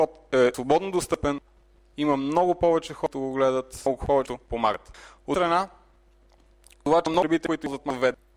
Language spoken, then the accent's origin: Bulgarian; Sofia, Sofia City, Bulgaria; Аз съм българин, роден съм и съм израсъл в София, работя тук, работя вкъщи